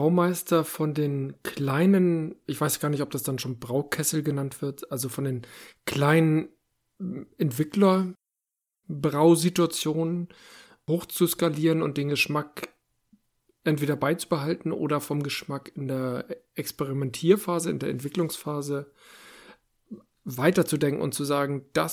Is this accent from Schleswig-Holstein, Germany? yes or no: yes; Schleswig-Holstein, Germany; So, ich komme aus Dithmarschen, ich muss das ein bisschen kritischer bewerten.